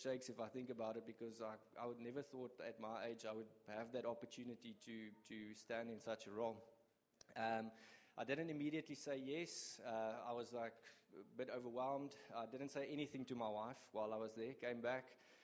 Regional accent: Kempton Park, Gauteng, South Africa; now in Langebaan, South Africa; We are originally from Kempton Park. We've been married for 8 years. And we moved to Langebaan about four or five years ago.

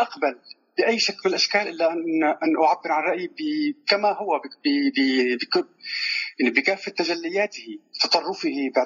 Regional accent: Syria; also born or lived in Lebanon; now in Germany; سوريا، لبنان، المانيا.

